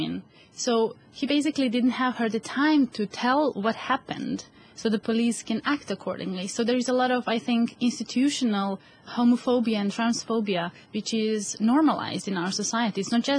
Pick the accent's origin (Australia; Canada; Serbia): Serbia; English is a second language; moved away; the patriarchy in my country, which is Serbia, I come from Serbia, is really, really strong